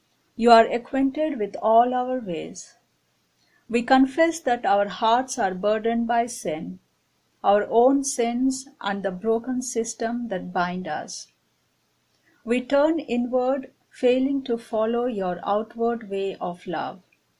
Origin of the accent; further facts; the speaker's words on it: Delhi, India; now in Sault Ste. Marie, United States; I am from Delhi, India.